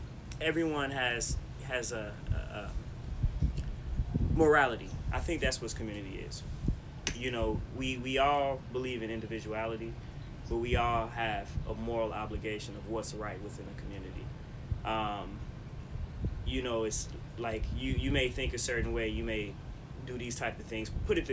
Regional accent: Chicago, Illinois, United States; now in San Francisco, United States; from Chicago, Illinois. So born in the United States, but right now I reside in San Francisco, California.

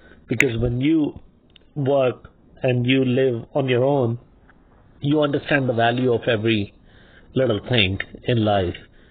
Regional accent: India; English is a second language; We are from Indian culture where we have number of festivals every few months, weeks, celebrating family.

